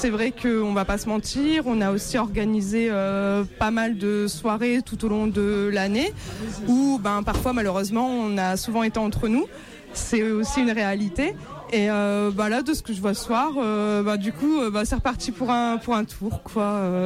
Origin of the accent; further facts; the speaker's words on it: Lens, Hauts-de-France, France; Moi je suis issue du bassin minier, de Lens à l'origine. Là j'ai vécu 10 ans à Liévin.